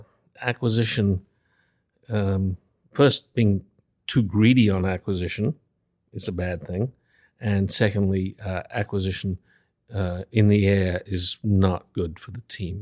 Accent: Australia; moved away as an adult; now in United States; Well, I grew up in Australia in a very moderate household.

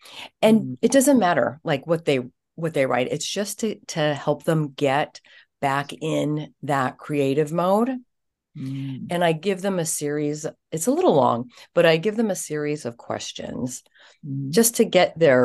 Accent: Philippines; I'm Filipino

